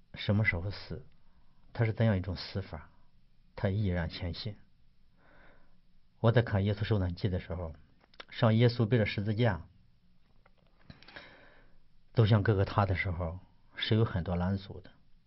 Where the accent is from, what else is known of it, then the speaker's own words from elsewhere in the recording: Shandong, China; 因为我是个山东人，我性格是很刚强的